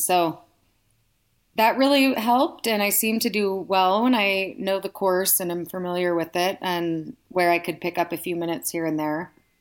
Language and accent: English; California, United States; now in Reno, United States; We actually are both California transplants. We moved to Reno in 2001. He's from San Diego and I'm originally from the Bay Area.